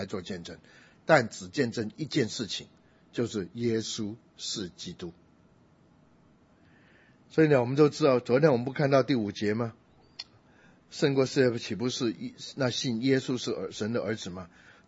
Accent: China; 我们是中国人的背景

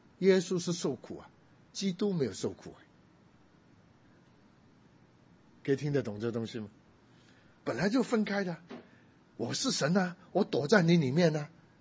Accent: China; 我们中国人喜欢比较，我们中国人还是比较实际点

